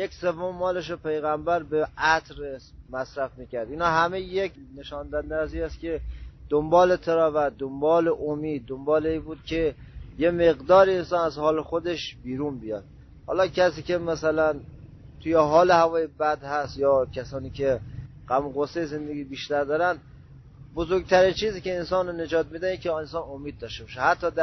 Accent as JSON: {"language": "Persian", "country": "Iran", "tie": "born or raised there", "said": "از ولسوالی دریسوف. تقریبا ما همینجا در ایران به دنیا آمدیم. دیگه زندگی ما با بچهای هموطن همینجور ادامه دادیم تا تقریبا 35 سال مون."}